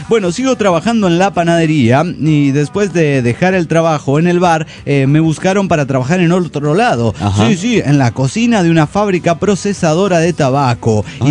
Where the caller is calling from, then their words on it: León, Guanajuato, Mexico; de León, Guanajuato, México.